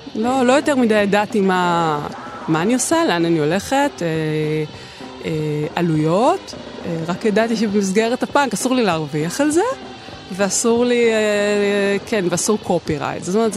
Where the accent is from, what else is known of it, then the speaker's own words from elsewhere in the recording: Central District, Israel; גדלתי בפרברי השרון, לא היו אנשים מסביבי שהיו בעניין הזה